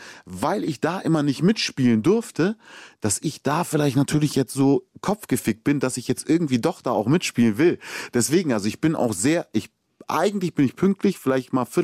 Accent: Munich, Bavaria, Germany; von wo ich komme. Und ich bin in München aufgewachsen

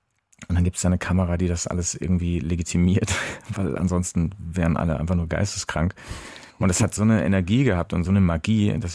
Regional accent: Munich, Bavaria, Germany; Ich bin in München aufgewachsen, in Trudering

